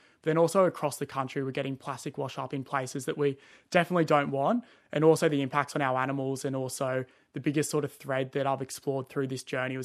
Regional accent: Cronulla, New South Wales, Australia; So growing up in Cronulla, just absolutely loving the ocean, surfing, snorkeling, just getting in the ocean as much as possible. We also train in our local bay called Gunnamatta Bay down in Cronulla.

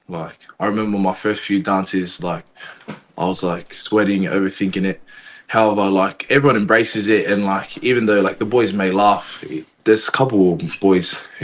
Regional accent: Sydney, New South Wales, Australia; growing up in Sydney and not having much family around, I wasn't very, like, rooted in my culture on a deep level. Like for my both Tongan and Cook Island side.

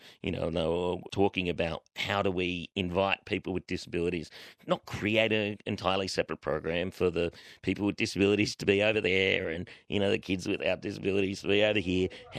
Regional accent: New South Wales, Australia; So I grew up in New South Wales wheelchair sports

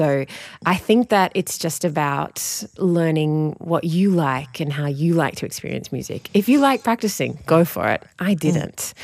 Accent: Wagga Wagga, New South Wales, Australia; I grew up in Wagga Wagga on Wiradjuri country.

